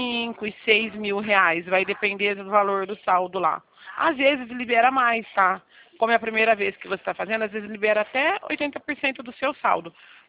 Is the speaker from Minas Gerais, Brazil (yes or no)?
no; Bebedouro, São Paulo, Brazil; Ó, aqui eu sou de Bebedouro, tá? Interior de São Paulo, aqui pertinho de Barretos.